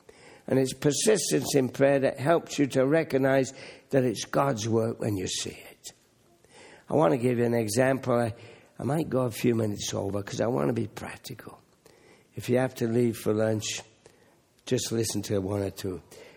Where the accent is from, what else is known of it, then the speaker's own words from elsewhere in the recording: England, United Kingdom; I'm an Englishman. I grew up in the Second World War. I'm an old guy now.